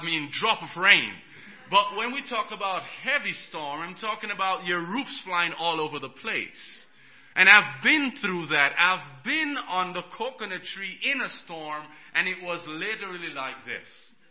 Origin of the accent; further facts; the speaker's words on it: Jamaica; I'm from Jamaica, so I've seen a lot of storms.